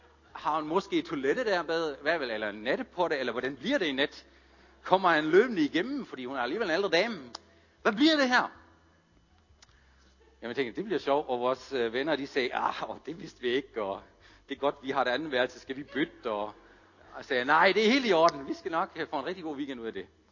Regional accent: Germany; Danish is a second language; Og jeg er jo tysker stadigvæk, selvom jeg sagde, at vi er dansker, så indeni slår mit tyskerhjerte.

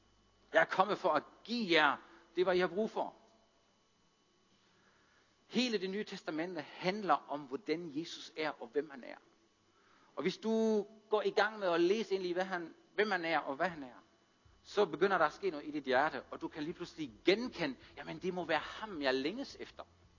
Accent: Germany; Danish is a second language; Og jeg er jo tysker stadigvæk, selvom jeg sagde, at vi er dansker, så indeni slår mit tyskerhjerte.

